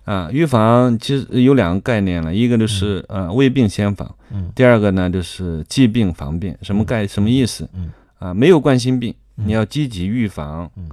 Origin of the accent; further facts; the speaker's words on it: Shandong, China; 尤其山东，我老家山东啊，山东那边高发